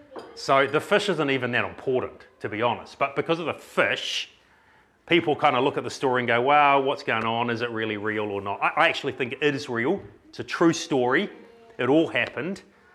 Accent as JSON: {"language": "English", "region": "Hawke's Bay", "country": "New Zealand", "tie": "born or raised there", "said": "I grew up in the Hawke's Bay area of New Zealand"}